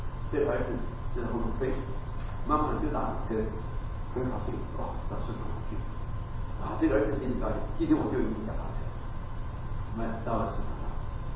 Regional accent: Taiwan; 第一次我回到我的家乡，在我们台湾的乡下

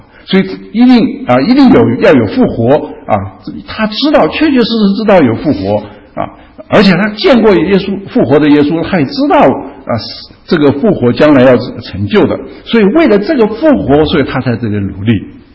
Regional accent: China; 我们中国人呢常常这个被动主动分不太清楚

